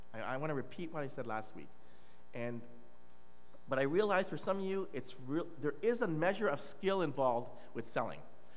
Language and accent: English; Kolkata, West Bengal, India; born there; I was born in Calcutta.